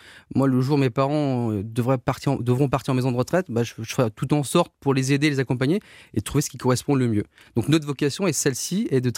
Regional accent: Lyon, Auvergne-Rhône-Alpes, France; on est de Lyon.

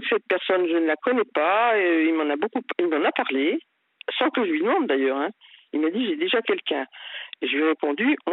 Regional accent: Nevers, Bourgogne-Franche-Comté, France; Donc, tous les deux, on est originaire de Nevers.

